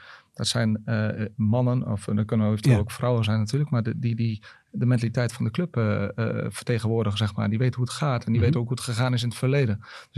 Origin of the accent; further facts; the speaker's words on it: Smilde, Drenthe, Netherlands; Ik voelde me ook een Drentse jongen. Ik ben een jongen uit Smilde, een dorpje onder Assen.